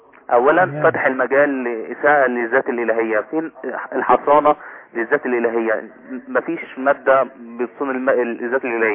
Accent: Giza, Giza Governorate, Egypt; انا من الجيزه وكل اهالي الجيزه ان شاء الله

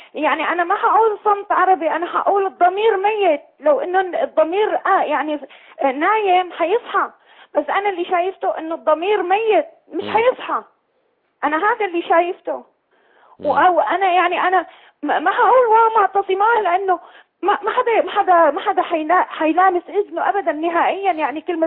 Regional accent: Syria; أنا من سوريا، بس أنا هلا برا سوريا.

